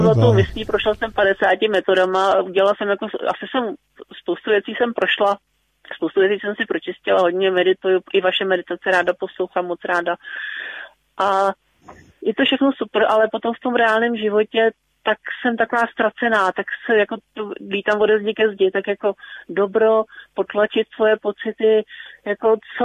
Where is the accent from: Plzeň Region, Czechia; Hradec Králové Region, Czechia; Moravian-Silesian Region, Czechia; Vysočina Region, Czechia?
Plzeň Region, Czechia; Plzeň; Původně jsem z Plzně, ale teď bydlím na malé vesnici už docela dlouho.